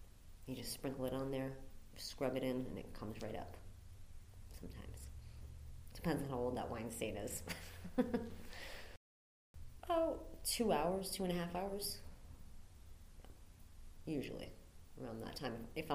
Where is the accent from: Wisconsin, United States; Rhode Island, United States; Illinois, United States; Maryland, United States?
Rhode Island, United States; South Kingstown; now in Providence, United States; I grew up in South Kingstown. I've been in Providence since 1997. I like it up here.